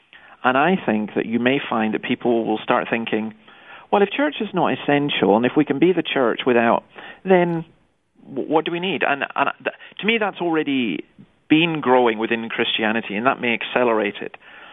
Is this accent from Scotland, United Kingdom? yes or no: yes; Scotland, United Kingdom; I think we had a practice when I grew up in Scotland